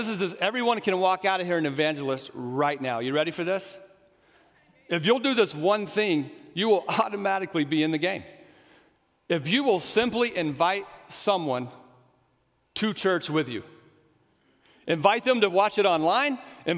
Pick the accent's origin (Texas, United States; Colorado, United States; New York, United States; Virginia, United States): Texas, United States; Lubbock; I grew up in Lubbock, of course.